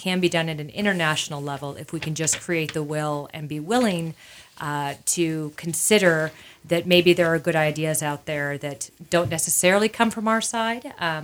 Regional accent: Sandpoint, Idaho, United States; from Sandpoint as well, and I'm organizing this

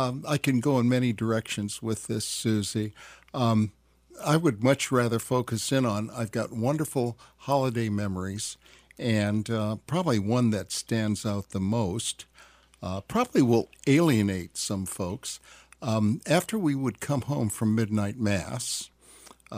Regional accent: Indiana, United States; I grew up in Indiana, and so it was always cold back there.

